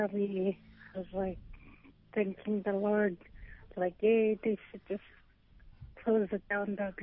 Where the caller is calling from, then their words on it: Anchorage, Alaska, United States; I'm calling from Anchorage, and I'm glad to be here to see my mom here in Anchorage.